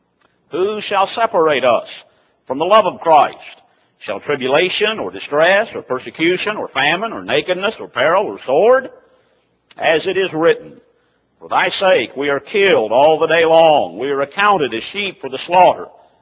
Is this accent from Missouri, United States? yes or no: yes; Missouri, United States; Now, I'm from Missouri, and we are known as Missouri mules.